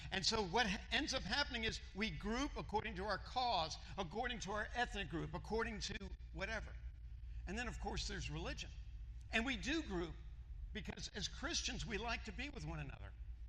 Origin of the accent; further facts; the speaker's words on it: United States; There's nationalism. I'm an American, and I tend to be patriotic and loyal, especially when the Olympics are on.